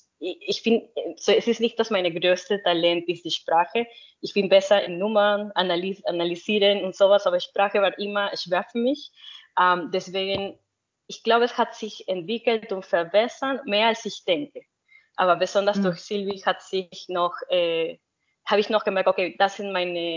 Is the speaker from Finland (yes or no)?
no; Peru; first language Spanish; German is a second language; Ich bin die dritte Co-Founder von Silbi und ich komme ursprünglich aus Peru. Also meine Muttersprache ist Spanisch